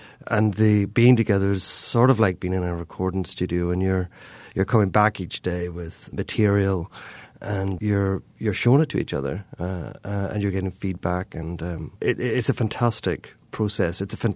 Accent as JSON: {"language": "English", "region": "Northern Ireland", "country": "United Kingdom", "tie": "born or raised there", "said": "certainly from growing up in Northern Ireland, we were always nervous about how outsiders represented my home."}